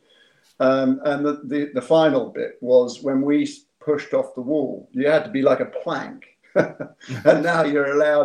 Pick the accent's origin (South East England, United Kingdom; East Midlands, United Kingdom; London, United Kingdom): South East England, United Kingdom; Yapton; You know, I'm from Yapton, West Sussex, you know.